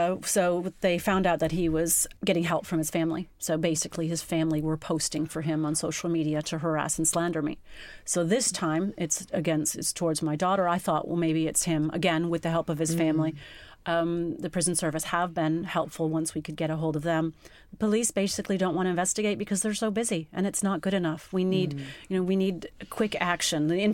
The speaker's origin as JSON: {"language": "English", "country": "United States", "lives_now": "England", "said": "especially because I'm not English and living in another country, I think they just thought, gosh, she's a paranoid American hovering helicopter worrywart parent."}